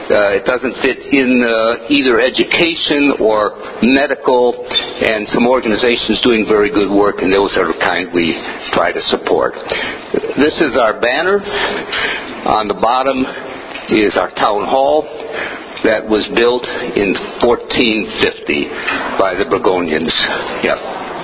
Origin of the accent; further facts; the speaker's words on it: United States; now in Leuven, Belgium; I'm an American. I've lived out of the States, though, for over 30 years and currently living in Louvain, Leuven, Belgium